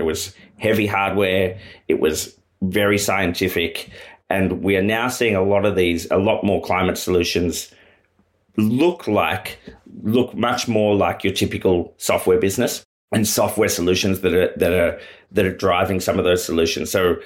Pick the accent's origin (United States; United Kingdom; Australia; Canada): Australia; As an Australian who has been fortunate enough to travel, you don't meet many other people that don't say, "Oh, Australia, you're so lucky to live there."